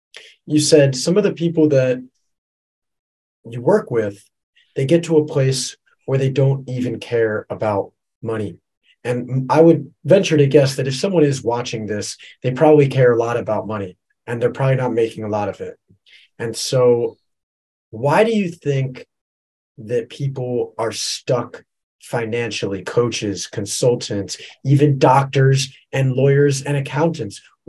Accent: United States; that were uncomfortable as a guy growing up in America, that wasn't a normal thing

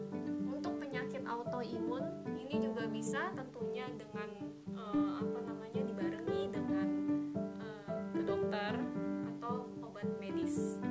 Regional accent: Balikpapan, East Kalimantan, Indonesia; born there; di kota kelahiran saya, sekaligus tempat tinggal saya sekarang ini, di Balikpapan

